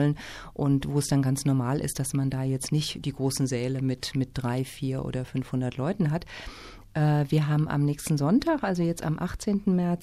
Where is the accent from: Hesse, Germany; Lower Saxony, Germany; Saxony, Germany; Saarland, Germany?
Hesse, Germany; born there; also born or lived in Heidelberg / Frankfurt am Main; now in Erfurt, Germany; Na, ich bin in Hessen geboren und habe zuerst in Heidelberg studiert, also Baden-Württemberg dann, und dann aber in Frankfurt am Main studiert